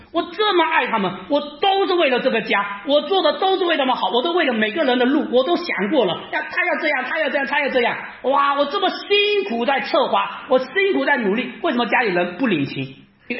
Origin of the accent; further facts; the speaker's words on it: China; 其实我们中国人啊是特别看重家庭的